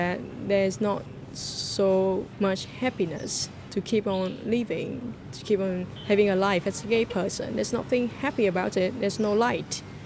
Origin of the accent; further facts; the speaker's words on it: Ho Chi Minh City, Vietnam; I'm 26 years old. I'm from Saigon and I'm here in Hanoi